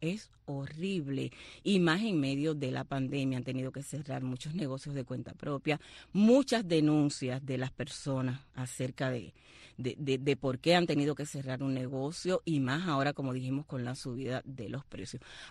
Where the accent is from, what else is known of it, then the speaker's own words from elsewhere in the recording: Cuba; Nosotros somos cubanos también